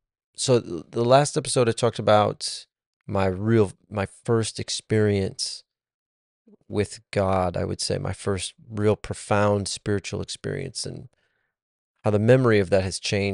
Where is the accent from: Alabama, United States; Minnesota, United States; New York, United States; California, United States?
Minnesota, United States; the university, Minnesota State, which is my alma mater, which is also my hometown.